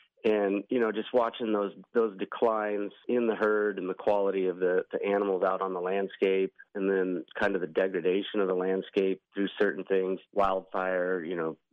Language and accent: English; Nevada, United States; So I'm born and raised in Nevada. Grew up hunting in north and eastern Nevada my whole life.